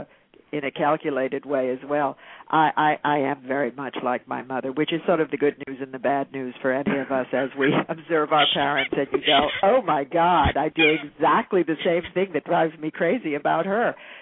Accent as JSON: {"language": "English", "region": "New York", "country": "United States", "lives_now": "Los Angeles, United States", "said": "Well, actually, I'm primarily living in Los Angeles. I am originally from New York, so I keep an apartment in New York"}